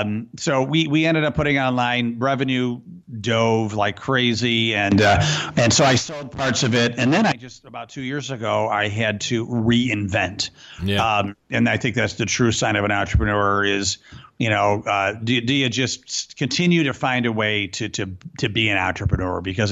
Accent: Rochester, New York, United States; So I started a magazine in Rochester, my hometown, called Next Step Magazine.

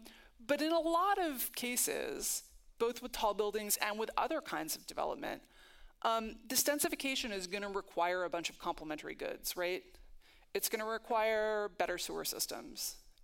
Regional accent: Manhattan, New York, United States; I grew up in Manhattan, and my mom had two kids because I grew up in Manhattan.

